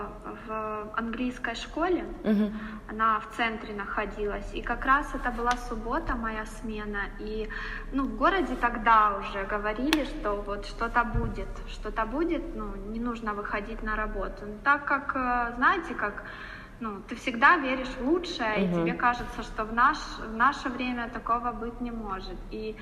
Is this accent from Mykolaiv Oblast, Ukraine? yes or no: no; Kharkiv, Kharkiv Oblast, Ukraine; moved away as an adult; now in Mariupol, Ukraine; Я из Харькова, да. Вот. Я вышла замуж, и мы приняли решение, что мы будем жить в Мариуполе.